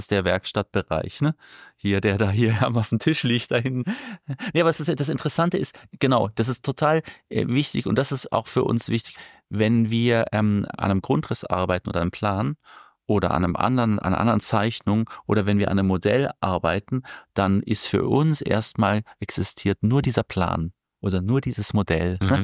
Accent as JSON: {"language": "German", "country": "Germany"}